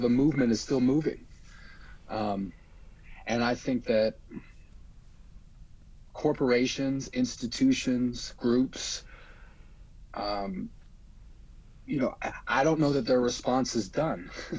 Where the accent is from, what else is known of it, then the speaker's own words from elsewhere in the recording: Denver, Colorado, United States; you know, I grew up in Denver, so it's not like I don't know